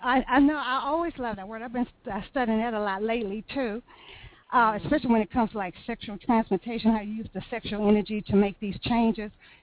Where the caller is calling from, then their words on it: Texas, United States; from Texas.